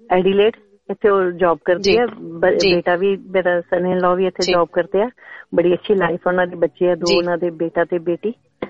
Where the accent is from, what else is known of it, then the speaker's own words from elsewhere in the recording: Jalandhar, Punjab, India; also born or lived in Amritsar; now in Australia; ਮੈਂ ਵੈਸੇ ਜਲੰਧਰ ਤੋਂ ਹਾਂ, ਪਰ ਮੇਰਾ ਬਰਥ ਗੁਰੂ ਦੀ ਨਗਰੀ ਅੰਮ੍ਰਿਤਸਰ ਦਾ ਹੈ।